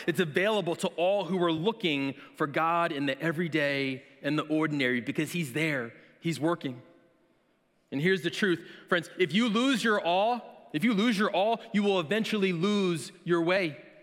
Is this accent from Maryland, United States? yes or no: no; New Jersey, United States; I grew up in New Jersey, and New Jersey's great, but it has lots of clouds, and it has lots of trees